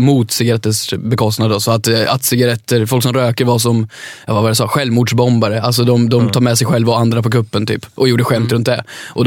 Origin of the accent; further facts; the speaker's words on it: Sunne, Värmland, Sweden; vi båda är från hålor också. Jag är från Sunne. Det är väl ännu mer hålor än vad Grebbestad är. Det måste väl vara. Vi har inga människor där. Det är knappt bilar så går.